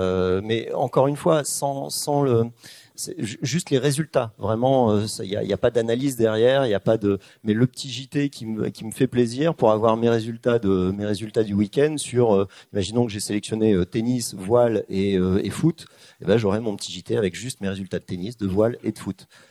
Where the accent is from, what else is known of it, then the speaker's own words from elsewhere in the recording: Rennes, Brittany, France; parce que je suis de Rennes.